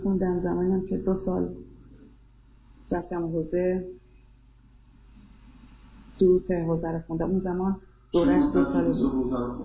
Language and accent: Persian; Tehran, Tehran Province, Iran; born there; در تهران متولد شدم